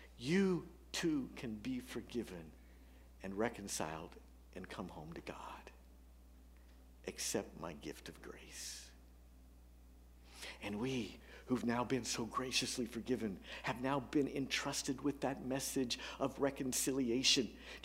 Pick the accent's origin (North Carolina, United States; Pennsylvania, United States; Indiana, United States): Indiana, United States; Acton; because I grew up in Acton, Indiana, out in the sticks, where we would have said Les Miserables rather than Les Miserables.